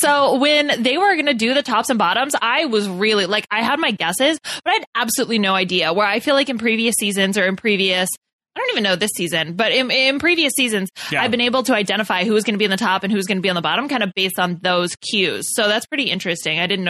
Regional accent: Denver, Colorado, United States; Although I'm from Denver, not from Dallas, so I like flip those.

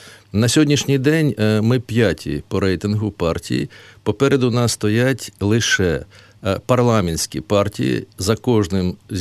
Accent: Kyiv, Ukraine; майже все моє життя пройшло в моєму рідному Києві, де народились діти, за винятком перебування на воєнній службі за кордоном.

